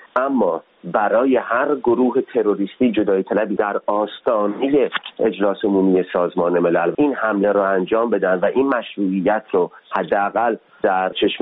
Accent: Ahvaz, Khuzestan, Iran; من خودم بچه اهواز هستم

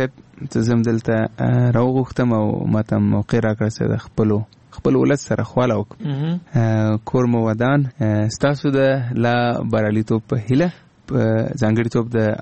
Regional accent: Afghanistan; نه زه افغان یم خو هندي ژبه ما زده کړې

